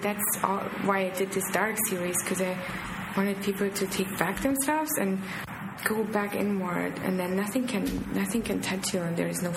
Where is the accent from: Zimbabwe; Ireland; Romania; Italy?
Romania; And I think when I grew up in Romania, the way I see it for me and how it makes sense to me, yeah, we really didn't have much